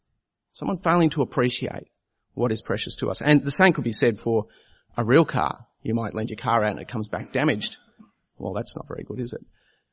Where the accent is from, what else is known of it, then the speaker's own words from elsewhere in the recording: Bangladesh; when we were growing up in Bangladesh, we spent a lot of time playing with little matchbox cars.